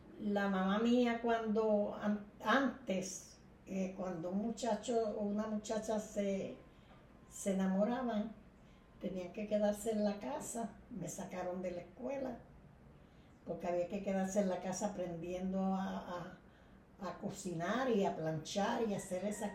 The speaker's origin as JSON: {"language": "Spanish", "town": "San Sebastián", "country": "Puerto Rico", "tie": "born or raised there", "lives_now": "Moca, Puerto Rico", "said": "Ay, me crié en San Sebastián del Pepino."}